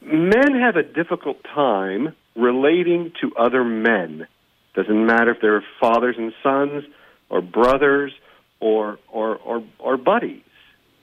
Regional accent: Indianapolis, Indiana, United States; We grew up in Indianapolis.

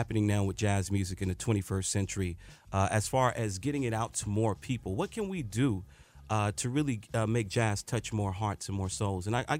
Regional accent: Atlanta, Georgia, United States; and I'm from Atlanta, one of the conferences that comes to mind is the Jack the Rapper Convention.

